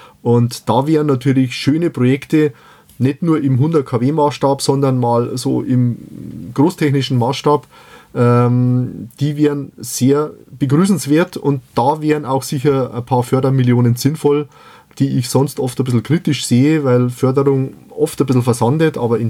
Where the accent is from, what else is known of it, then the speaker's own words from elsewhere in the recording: Bavaria, Germany; Speziell bei uns in Bayern, wir sind ja sehr katholisch, da kommt nach Neujahr immer noch Heiligen Drei König, also Epiphanie.